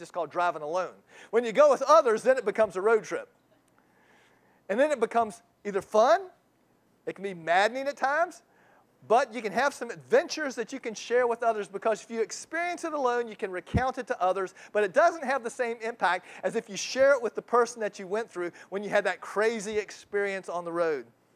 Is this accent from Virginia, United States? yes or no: yes; Virginia Beach, Virginia, United States; Well, I grew up in Virginia Beach, and so there are a lot of sailors.